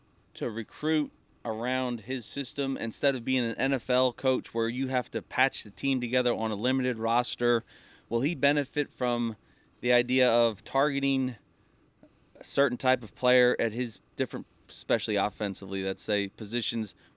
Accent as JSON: {"language": "English", "region": "Missouri", "country": "United States", "said": "I'm from Missouri. You got to show me."}